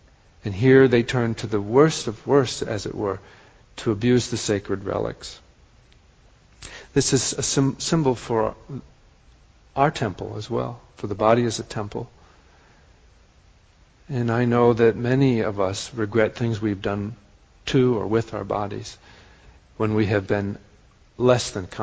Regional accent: Wisconsin, United States; I grew up in Wisconsin.

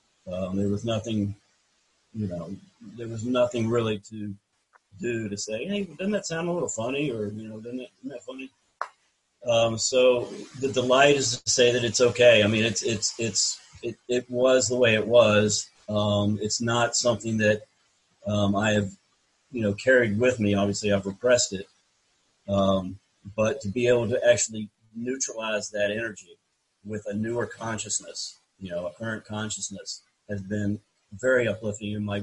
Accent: the South, United States; now I'm 59 years old. I grew up in the South.

